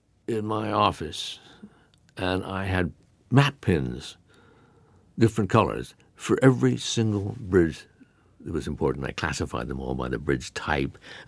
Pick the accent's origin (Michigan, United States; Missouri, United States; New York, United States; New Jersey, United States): New York, United States; I grew up in New York, and it's not on the East River, but I went up and down the Hudson River all the time.